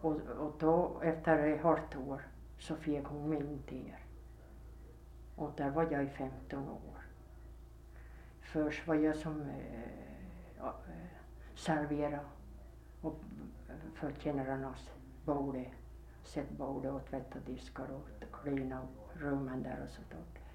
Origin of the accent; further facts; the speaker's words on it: Närpes, Ostrobothnia, Finland; Vi var 3 flickor från Närpes.